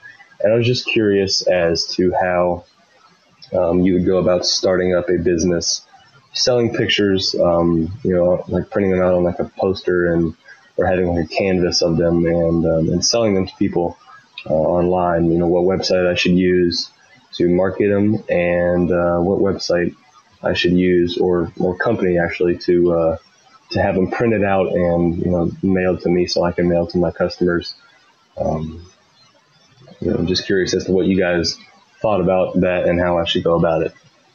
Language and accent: English; Bluffton, South Carolina, United States; I'm from Bluffton, South Carolina, down by Hilton Head.